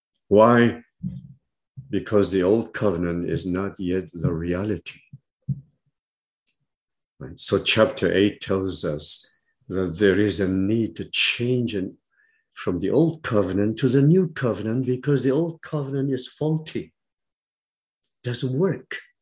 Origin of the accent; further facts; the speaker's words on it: Philippines; I grew up in the Philippines, okay?